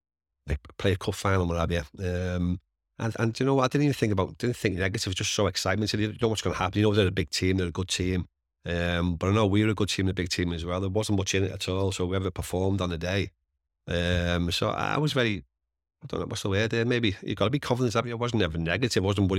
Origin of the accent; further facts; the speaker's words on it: England, United Kingdom; growing up in England, there's always the FA Cup final and what have you.